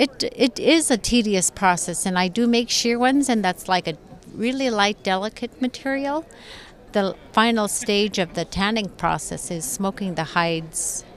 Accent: Bethel, Alaska, United States; now in Fairbanks, United States; I'm originally from Bethel, but I live in Fairbanks.

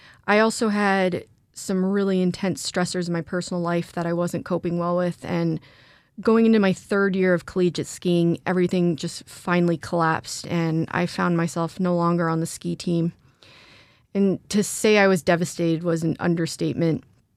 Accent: Alaska, United States; I cannot say enough positive things about growing up in the Nordic community in Alaska.

